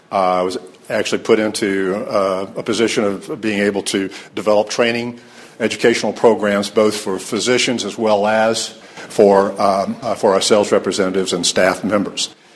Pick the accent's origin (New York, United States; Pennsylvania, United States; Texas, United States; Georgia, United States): Georgia, United States; Danielsville; I grew up in Danielsville, Georgia, grand population of 210 people when I was born there.